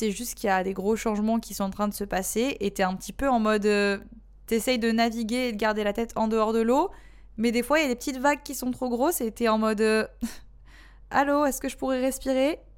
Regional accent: Marseille, Provence-Alpes-Côte d'Azur, France; also born or lived in Indonesia; J'abuse, je suis marseillaise.

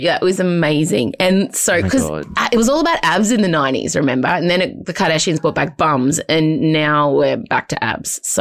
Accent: Diamond Creek, Victoria, Australia; I grew up in a place called Dymo in Diamond Creek in the way outer suburbs of Melbourne, very white suburb. We were the only ethnic people there.

